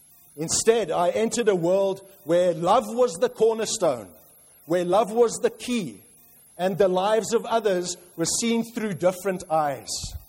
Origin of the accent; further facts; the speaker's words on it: South Africa; As a child living in a warm climate, for those of you who don't know, I come from South Africa